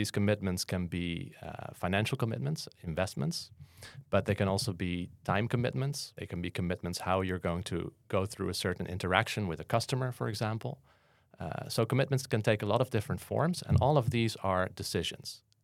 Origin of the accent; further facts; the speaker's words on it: Amersfoort, Utrecht, Netherlands; English is a second language; I'm from Amersfoort, the Netherlands.